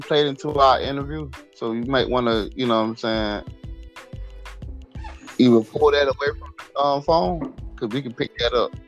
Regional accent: Southern US, United States; I'm from the South, though. I'm from the South where this shit is traumatized versus the North. I'm speaking from a Southern man.

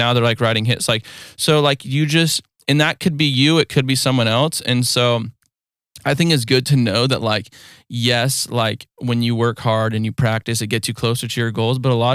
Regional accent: California, United States; I grew up, like we said, I grew up in Orange County

